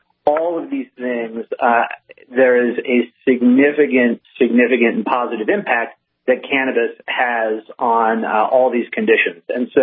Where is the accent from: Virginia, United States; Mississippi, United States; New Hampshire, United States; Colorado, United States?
Colorado, United States; I'm from Colorado, and interestingly enough, I voted against recreational use cannabis before I was in the cannabis industry.